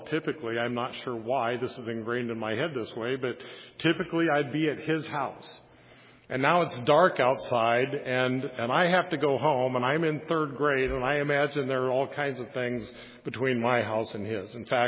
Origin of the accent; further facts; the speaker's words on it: Kansas, United States; I grew up in Kansas, 115 degrees on summer days.